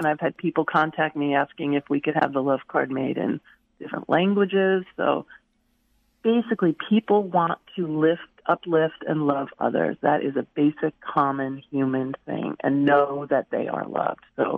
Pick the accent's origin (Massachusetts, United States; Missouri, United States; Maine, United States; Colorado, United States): Maine, United States; There's an amazing graphic designer in Ellsworth, Maine. I'm from Maine.